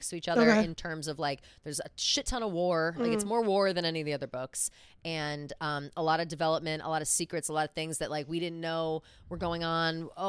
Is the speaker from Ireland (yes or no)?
yes; Ireland; And as an Irish gal, I do know.